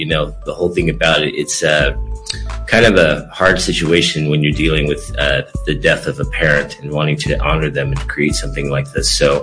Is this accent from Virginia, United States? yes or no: no; Los Angeles, California, United States; also born or lived in London / South Africa / Australia / Spain; I grew up in Crenshaw, Los Angeles. It was actually called the Jungles, near Baldwin Hills.